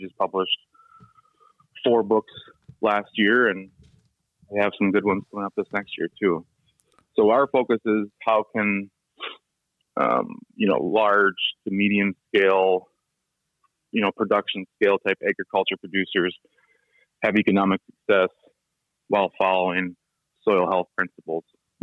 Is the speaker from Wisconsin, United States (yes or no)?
yes; Wisconsin, United States; I grew up in Wisconsin.